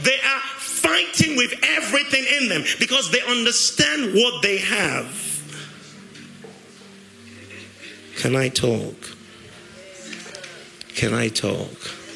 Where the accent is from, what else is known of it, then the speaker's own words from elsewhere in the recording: United Kingdom; So everyone on the queue, because we're British, right?